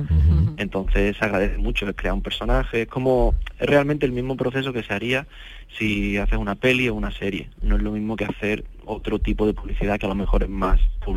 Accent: Andalusia, Spain; Yo soy de cerca de San Pedro Alcántara, que está cerca de Marbella.

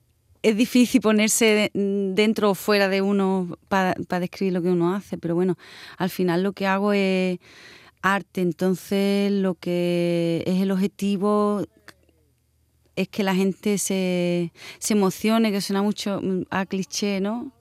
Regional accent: Jimena de la Frontera, Andalusia, Spain; yo soy de Jimena de la Frontera, un pueblo de la Serranía de Cádiz, muy bonito, por cierto.

